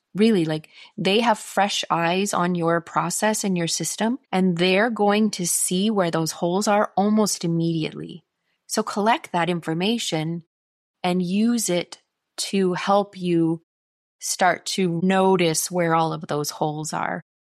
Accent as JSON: {"language": "English", "region": "Iowa", "country": "United States", "tie": "born or raised there", "moved": "as an adult", "lives_now": "Switzerland", "said": "So I grew up in Iowa, in an itty bitty town of 2,000 people. And it's really kind of shaped my worldview, which is, I've lived in Switzerland for 13 years now."}